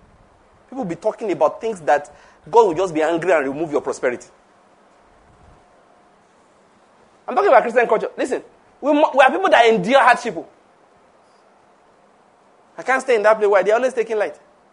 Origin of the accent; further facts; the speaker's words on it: Ondo, Nigeria; I never went on any holiday. I grew up in Ondo State.